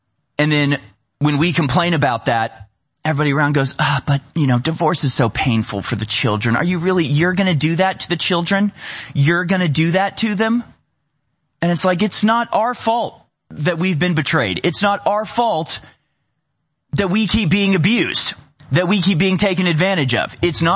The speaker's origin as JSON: {"language": "English", "country": "United States", "said": "I have an obligation to as an American in a Republican system in which I am, at the end of the day, part of the people that are responsible for the actions of our government."}